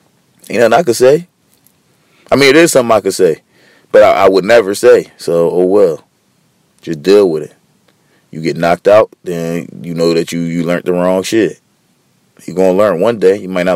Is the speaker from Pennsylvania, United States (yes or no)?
yes; Philadelphia, Pennsylvania, United States; I'm from Philly. I live here.